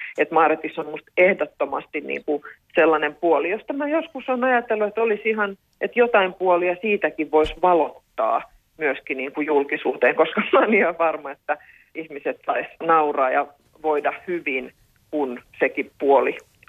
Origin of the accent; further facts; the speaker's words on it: Espoo, Uusimaa, Finland; kun me siellä meidän kotikonnuilla Espoon rantaraitilla merenrannassa kävellään